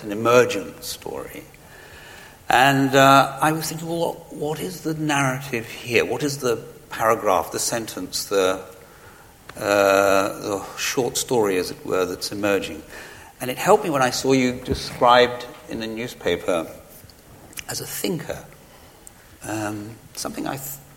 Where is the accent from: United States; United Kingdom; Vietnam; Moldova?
United Kingdom; England; I'm English